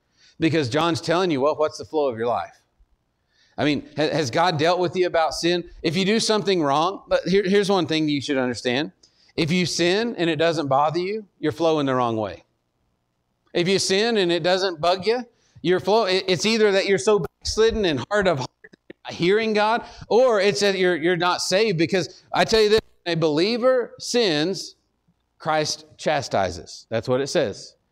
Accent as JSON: {"language": "English", "region": "Texas", "country": "United States", "said": "I'm from Texas, so we struggle with all that."}